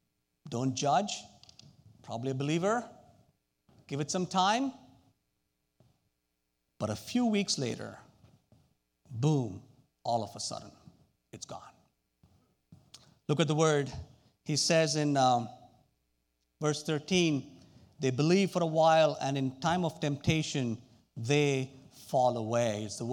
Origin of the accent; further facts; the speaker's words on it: India; But where I grew up back in India, you would see rocks all over the place.